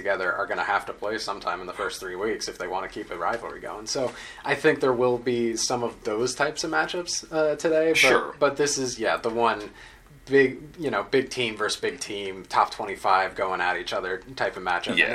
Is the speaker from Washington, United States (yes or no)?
yes; Seattle, Washington, United States; as a someone born and raised in Seattle, I'm pretty sure the Apple Cup's this week.